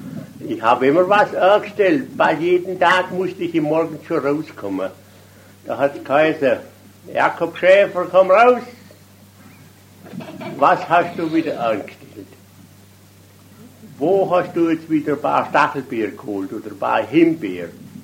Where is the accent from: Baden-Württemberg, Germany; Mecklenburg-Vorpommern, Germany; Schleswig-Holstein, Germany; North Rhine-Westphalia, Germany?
Baden-Württemberg, Germany; Stuttgart; Meine Kindheit habe ich in Stuttgart verbracht. Ja, und da bin ich in die Schule gegangen.